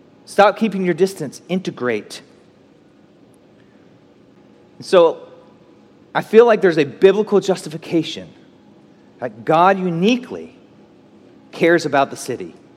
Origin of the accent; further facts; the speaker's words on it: Oklahoma, United States; Did you know we used to be our own country? Right? Yeah. Yeah. I'm from Oklahoma.